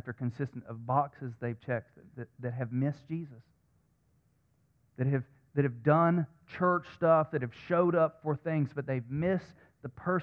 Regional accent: Pinehurst, North Carolina, United States; My pastor back home used to say all the time, we're from Pinehurst, Southern Pines.

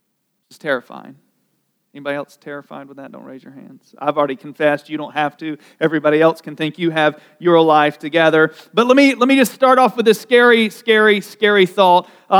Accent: the South, United States; I mean, I grew up in the South, and you kind of think you're born into this.

